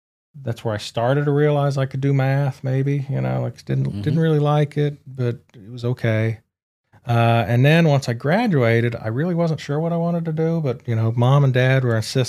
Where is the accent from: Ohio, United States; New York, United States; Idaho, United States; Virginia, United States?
Ohio, United States; Johnstown; So I am from Central Ohio originally.